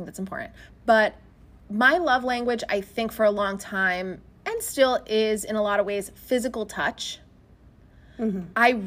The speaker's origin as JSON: {"language": "English", "region": "Connecticut", "country": "United States", "tie": "born or raised there", "said": "So when they hear … it's like, huh?"}